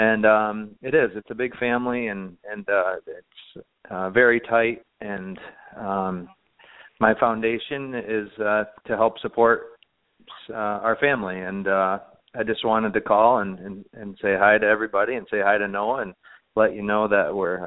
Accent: New York, United States; I grew up in Northern New York

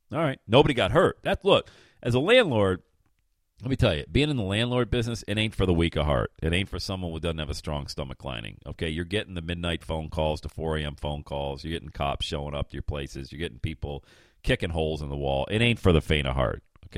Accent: Pennsylvania, United States; now in Ohio, United States; I own rental properties 500 miles away in Pennsylvania, my hometown.

